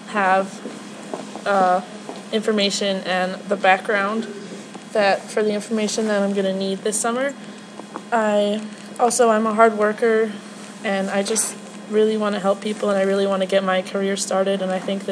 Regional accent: Whitecourt, Alberta, Canada; born there; now in Edmonton, Canada; I was born in Whitecourt, Alberta, but now I live in Edmonton. I go to school at the University of Alberta in the nutrition major program, as I plan on being a dietitian in the future. I'm 19 years old

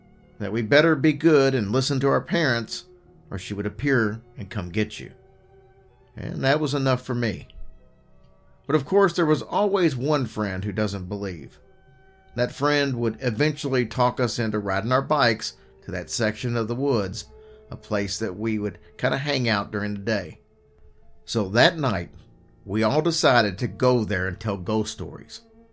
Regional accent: Albuquerque, New Mexico, United States; I grew up in Albuquerque, New Mexico. I grew up very close to the zoo, with a ditch in the Rio Grande River that ran along the zoo.

